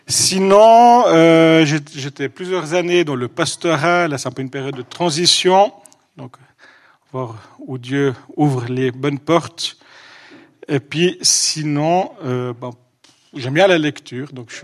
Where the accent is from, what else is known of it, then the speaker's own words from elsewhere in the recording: Vaud, Switzerland; Donc, je fais des allers-retours entre Yverdon et Genève. Donc, je suis plutôt issu du Nord-Vaudois.